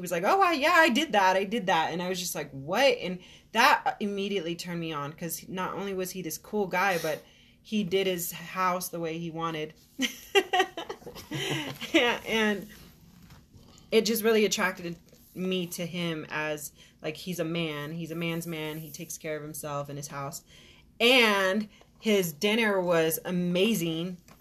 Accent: Arizona, United States; And I don't know how to drive in snow. I'm from Arizona, so 16 years. I don't know how to drive in snow.

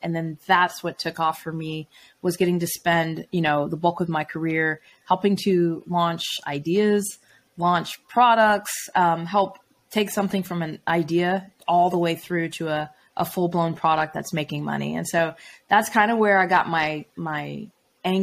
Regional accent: Atlanta, Georgia, United States; I'm from Atlanta.

